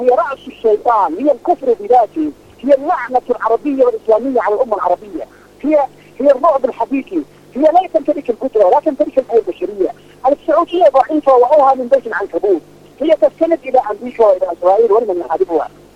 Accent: Yemen; نحن شعب يمني ودولة مستقلة.

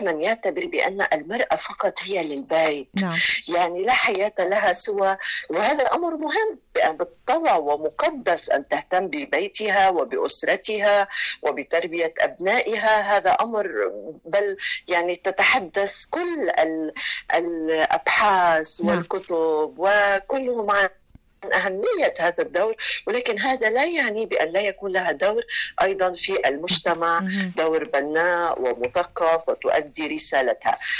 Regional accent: Lebanon; يعني مثلا عندنا بلبنان الشيف الطبخ اللي بيكون هي سيدة

